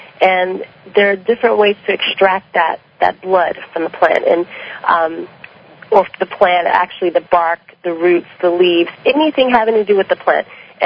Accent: New York City, New York, United States; Well, I grew up in New York City, but my background, I'm sorry.

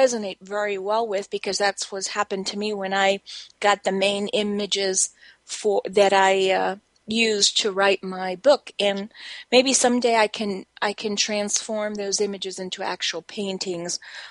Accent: Spain; now in United States; I'm originally from Spain, and my grandparents and my parents moved to the U.S., but they returned. So I was actually born in Spain, and now I'm obviously a naturalized citizen.

